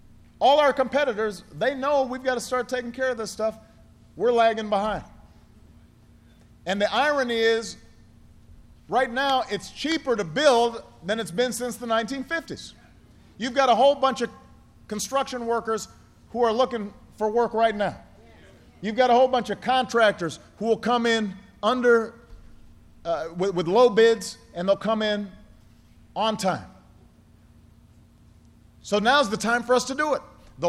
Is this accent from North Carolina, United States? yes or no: no; Illinois, United States; The first Republican president's a guy from my home state.